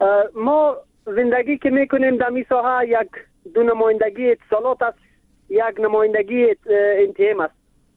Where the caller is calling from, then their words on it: Wardak, Afghanistan; در ولایت ما که زندگی میکنم، در ولایت وردک